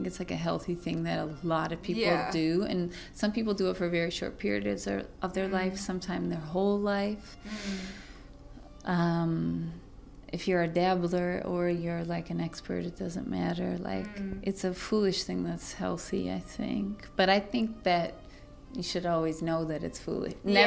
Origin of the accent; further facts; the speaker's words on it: Joliet, Illinois, United States; moved away as an adult; now in Toronto, Canada; I grew up in Illinois.